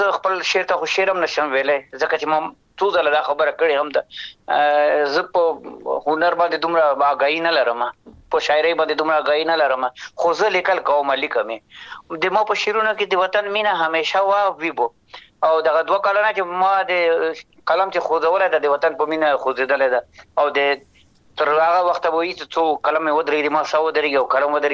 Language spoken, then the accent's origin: Pashto; Afghanistan; born there; وطن کې مو ژوند هلته پیدا شوي یو، لوی شوي یو، خاپوړې مو کړي دي، درس تعلیم مو ویلی ده،